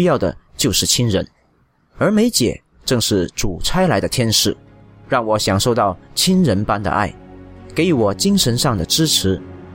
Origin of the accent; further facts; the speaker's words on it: Xuzhou, Jiangsu, China; moved away as an adult; now in Abu Dhabi, United Arab Emirates; 我来自江苏徐州市，2009年从中国来到迪拜